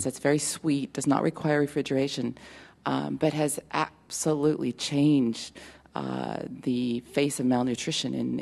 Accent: St. Louis, Missouri, United States; from St. Louis, and since you are in St. Louis

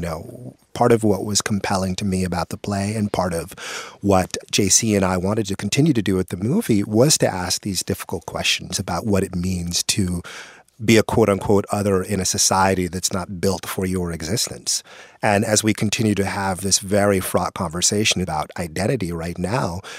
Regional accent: Arlington, Virginia, United States; You know, I grew up in Arlington and I went to college, to high school at Washington Lee, now Washington Liberty High School

